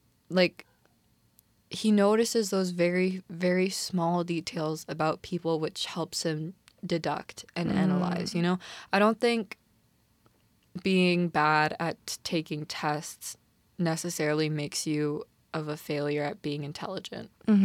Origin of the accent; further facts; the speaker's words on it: Canada; that's part of the reason why I grew up in Canada and not Korea.